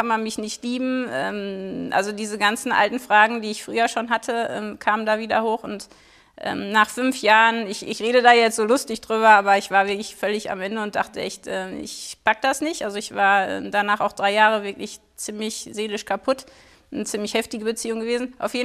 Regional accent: North Rhine-Westphalia, Germany; Ich bin ja mitten in der Pampa aufgewachsen, also wie ich im Sauerland, wir hatten noch nicht meine Hausnummer

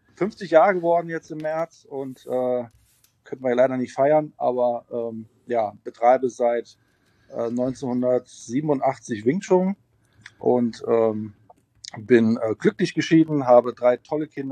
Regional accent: Völklingen, Saarland, Germany; born there; Ich bin im Saarland geboren, in Völklingen

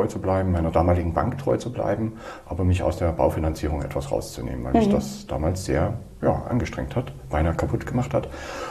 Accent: Saxony, Germany; ich bin in Sachsen groß geworden.

